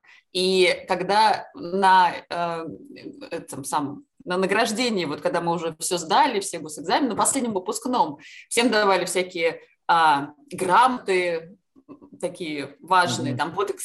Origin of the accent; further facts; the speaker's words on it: Dolgoprudny, Moscow Oblast, Russia; born there; Я родилась в Долгопрудном, Московской области